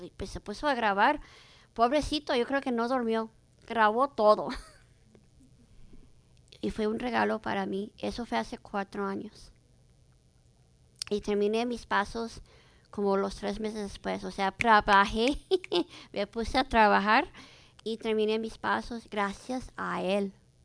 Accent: Santa Barbara, California, United States; soy de Santa Bárbara

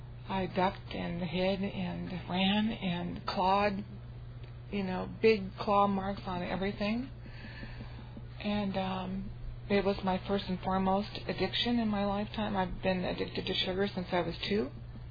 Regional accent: The Dalles, Oregon, United States; I'm from the Dalles, Oregon, in the beautiful Columbia River Gorge.

